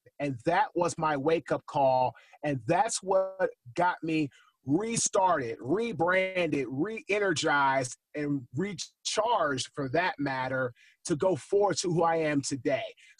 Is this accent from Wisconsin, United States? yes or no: no; Washington, District of Columbia, United States; I'm from Washington, D.C.